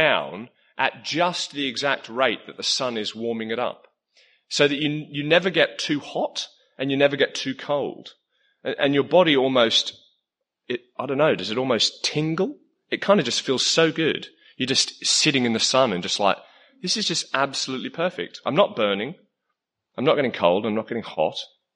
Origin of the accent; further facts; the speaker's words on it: Australia; I grew up in a place by the coast, and it's a sort of little holiday town in Australia that lots of people come to.